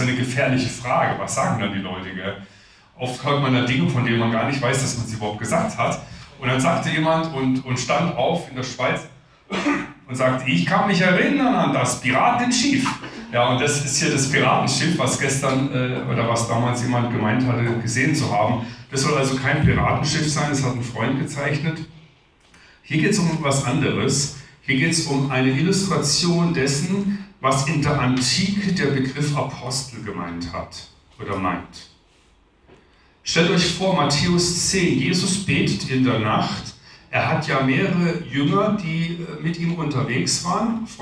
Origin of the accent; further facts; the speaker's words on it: Bavaria, Germany; ich komme ja aus dem Allgäu.